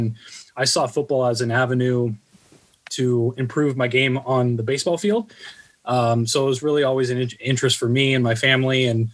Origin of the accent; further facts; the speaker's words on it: San Diego, California, United States; So I grew up in the San Diego area. I actually was born at Scripps La Jolla, right across the street from the baseball field at UCSD.